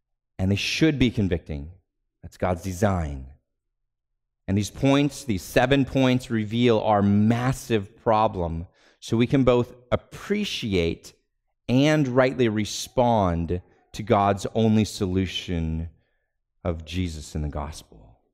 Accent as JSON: {"language": "English", "region": "California", "country": "United States", "said": "Now, I'm from California, and like all good Californians, I spent a good amount of my teenage and young adult years at the beach."}